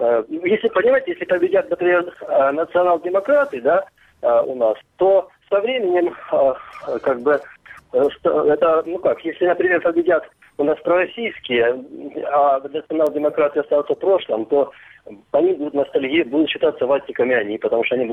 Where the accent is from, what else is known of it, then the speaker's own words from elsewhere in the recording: Luhansk Oblast, Ukraine; вот, я из Луганской области.